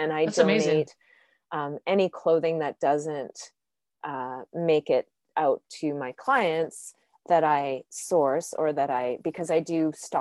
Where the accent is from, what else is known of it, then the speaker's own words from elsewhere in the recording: Alberta, Canada; now in Vancouver, Canada; I'm from Alberta, which is, you know, a very cold province.